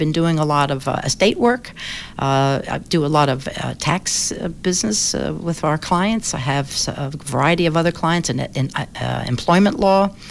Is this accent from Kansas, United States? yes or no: no; Philadelphia, Pennsylvania, United States; The main difference is that everybody in the neighborhood was broke, but we weren't poor.